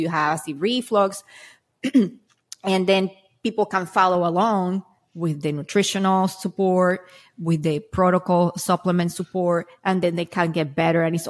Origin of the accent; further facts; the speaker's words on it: Puerto Rico; I got a lot of mold because I am from Puerto Rico and I live in moldy environments.